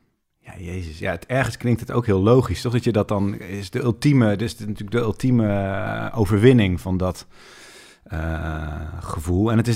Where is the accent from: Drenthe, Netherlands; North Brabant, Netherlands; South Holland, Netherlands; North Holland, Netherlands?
Drenthe, Netherlands; Assen; ik kwam uit Assen. Nou, ook niet echt een hele grote stad, maar dat was wel dan de grote stad.